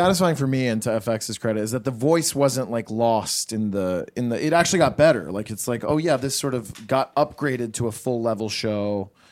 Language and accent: English; Tennessee, United States; also born or lived in New York City; But I was born in New York City. So I got to the sticks of Tennessee when I was 4. So I kind of knew like, oh, this is the country, but I'm from the city and I'll go back to the city one day.